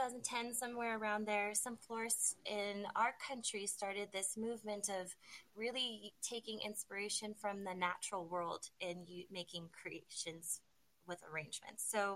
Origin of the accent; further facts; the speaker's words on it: California, United States; So I grew up in Northern California. So my mom is my biggest gardening inspiration.